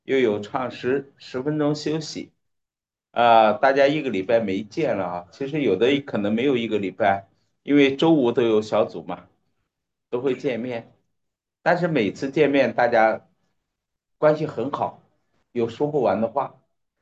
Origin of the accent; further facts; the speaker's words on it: Henan, China; accent: Henan dialect; 我可能给大家用我们河南话说，拔一点气门芯。